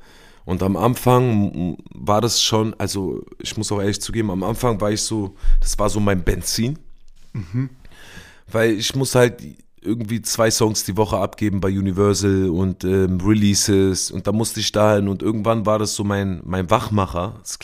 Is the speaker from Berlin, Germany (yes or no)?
yes; Berlin, Germany; Ich komme aus Berlin.